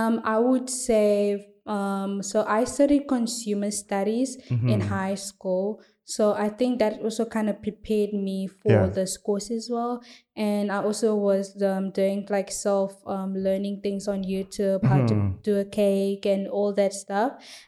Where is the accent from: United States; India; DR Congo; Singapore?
DR Congo; now in Cape Town, South Africa; I'm originally from Congo DRC and reside in Cape Town, South Africa.